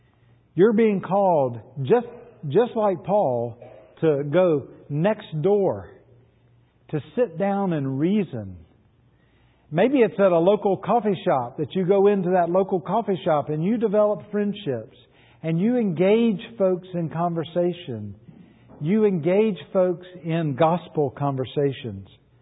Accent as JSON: {"language": "English", "town": "Macon", "region": "Georgia", "country": "United States", "tie": "born or raised there", "accent": "Southern", "said": "Now, I don't know if you've noticed, but I too have a Southern accent. I grew up in Macon, Georgia."}